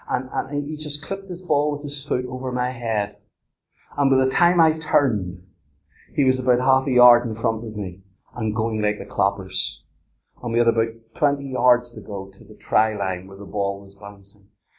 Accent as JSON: {"language": "English", "region": "Northern Ireland", "country": "United Kingdom", "said": "I love rugby. I'm an Ulsterman."}